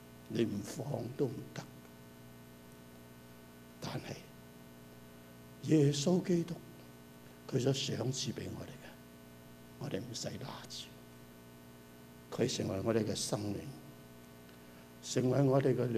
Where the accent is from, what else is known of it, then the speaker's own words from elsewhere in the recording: Canada; 我们加拿大人有福气